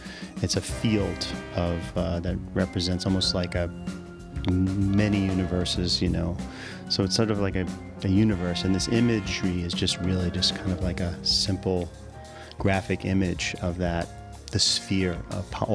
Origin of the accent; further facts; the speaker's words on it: New York City, New York, United States; And I grew up in New York City, so, you know, there wasn't any tropical fish around or anything like that.